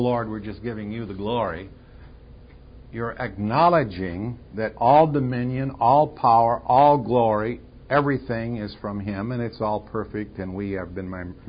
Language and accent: English; Minnesota, United States; Remember, I told you about that other kid that I grew up with in Minnesota.